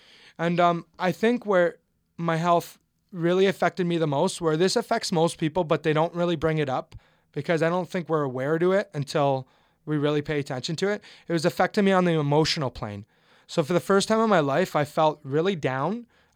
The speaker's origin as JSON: {"language": "English", "country": "Canada", "said": "I'm Canadian, originally Canadian. So I was at Brock University, my final semester."}